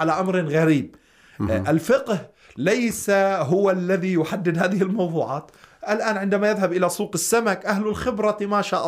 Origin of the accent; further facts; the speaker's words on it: Lebanon; now in Iran; مثلا عندنا في لبنان لا يوجد هذا الاسم